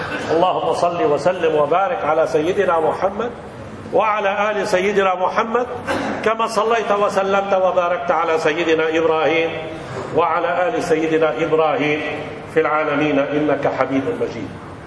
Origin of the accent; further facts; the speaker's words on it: Lebanon; كما حصل عندنا في لبنان بعد الحرب اللي سموها حرب أهلية